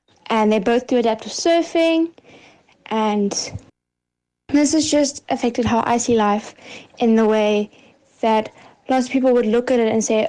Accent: Port Elizabeth, Eastern Cape, South Africa; born there; I'm 17. I was born in Port Elizabeth, but we lived in Grahamstown in 2003.

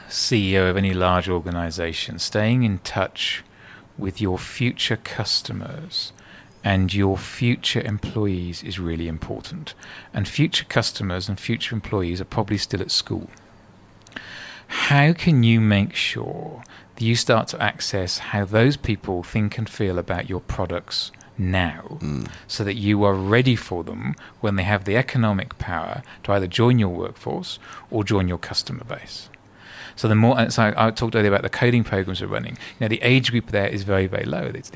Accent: South Africa; being here, being proudly South African, looking after South African companies

